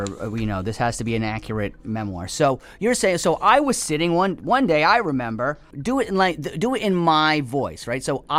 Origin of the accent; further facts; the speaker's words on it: Cranston, Rhode Island, United States; Tell your husband that is where I'm from.